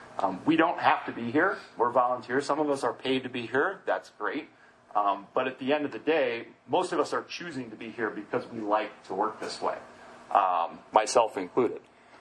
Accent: Chicago, Illinois, United States; again. I'm from Chicago.

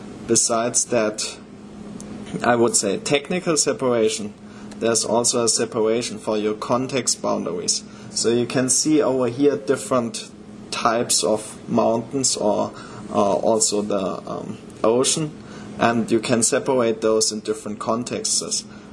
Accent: Germany; English is a second language; moved away as an adult; now in Denver, United States; I'm based right now out of Denver, Colorado, but originally I'm from Germany, so I relocated last year.

